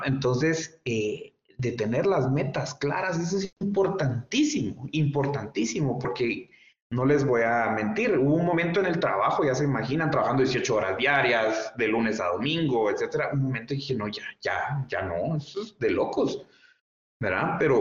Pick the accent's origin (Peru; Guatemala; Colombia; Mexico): Guatemala; yo como joven guatemalteco en su momento